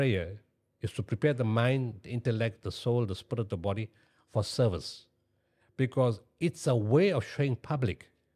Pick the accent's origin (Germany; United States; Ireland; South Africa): South Africa; Remember in South Africa pre-94, again, being Indian and not being a white and being a Muslim, there was always prejudice.